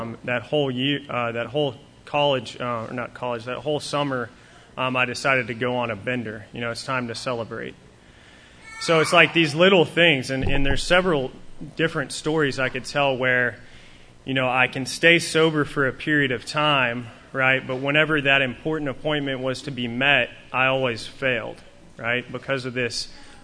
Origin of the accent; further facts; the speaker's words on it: Odessa, Texas, United States; You know, I'm from Odessa, Texas, so all we really have there is football, oil, and drugs and alcohol.